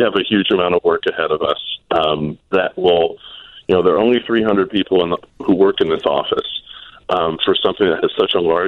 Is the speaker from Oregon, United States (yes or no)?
no; Chicago, Illinois, United States; Well, I'm from here. I grew up in Hyde Park on the south side, and I live in Oak Park, and I've lived all over around the county